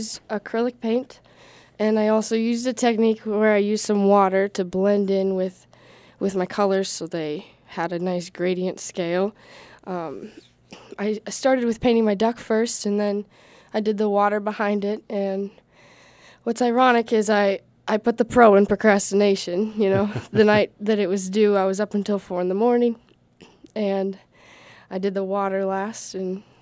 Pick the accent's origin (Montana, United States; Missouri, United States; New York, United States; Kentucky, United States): Montana, United States; Bozeman; born there; No, sir. I was born in Bozeman, Montana.